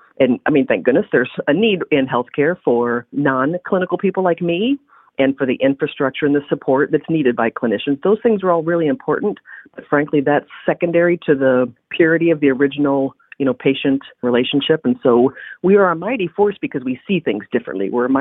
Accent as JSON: {"language": "English", "town": "Quincy", "region": "Illinois", "country": "United States", "said": "I'm originally from Quincy, and I've been with Quincy Medical Group just shy of 25 years."}